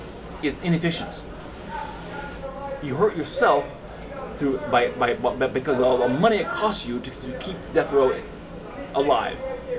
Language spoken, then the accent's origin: English; Concord, California, United States; Concord, California. That's where I got arrested, in Concord, California.